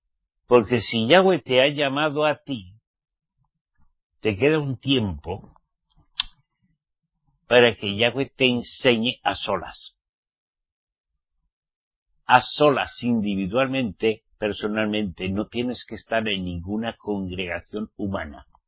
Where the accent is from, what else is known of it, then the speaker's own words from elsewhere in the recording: Basque Country, Spain; Pero a la vez soy israelita redimido por la sangre de Yahshua. Pero soy español. Al menos mi papá y mi mamá me parieron en España. Y soy vasco.